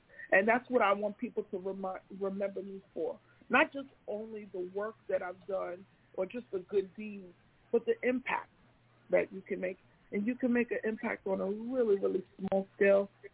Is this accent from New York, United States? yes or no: yes; Long Island, New York, United States; You all know, especially growing up in Long Island, we've seen the diversity change from Caucasians to African Americans to now Caribbeans, Africans, Hispanic, Latin America, Middle Eastern, you know, European, you know.